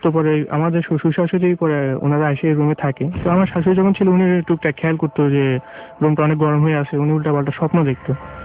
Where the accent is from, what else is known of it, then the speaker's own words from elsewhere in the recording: Mirpur, Dhaka Division, Bangladesh; আমি মিরপুর থেকে এসেছি।